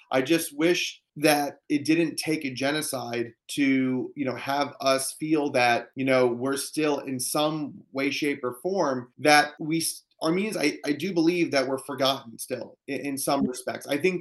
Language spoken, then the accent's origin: English; United States; born there; I mean, we're American citizens, we were born here.